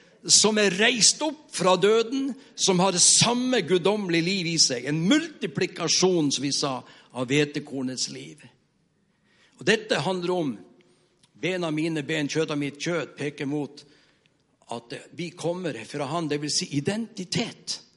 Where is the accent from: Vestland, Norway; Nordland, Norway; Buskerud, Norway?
Nordland, Norway; Mo i Rana; Jeg er fra Mo i Rana, og ut forbi Mo i Rana, et lite sted, 2 mil nord for Mo i Rana, hvor jeg hadde onkel og tante, og så 3 søskenbarn, 3 jenter. Så når jeg var sommerferie, så flyttet jeg fra byen opp der.